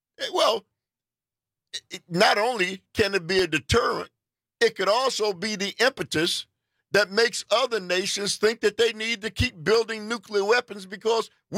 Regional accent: United States; I'm an American just like you are.

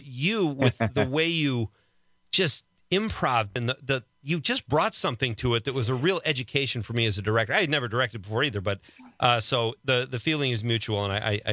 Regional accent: Chicago, Illinois, United States; when I grew up in Chicago, we'd go up to Three Lakes and Eagle River.

